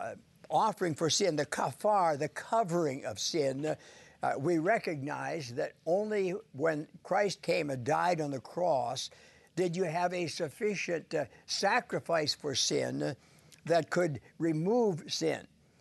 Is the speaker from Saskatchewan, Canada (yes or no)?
yes; Saskatchewan, Canada; moved away as an adult; I happen to have lived in Saskatchewan as a youngster for first 18 years of my life. My hometown holds shares the record for the hottest temperature, 113 degrees.